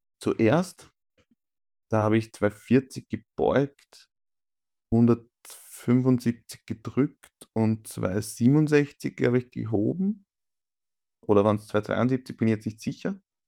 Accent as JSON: {"language": "German", "country": "Austria"}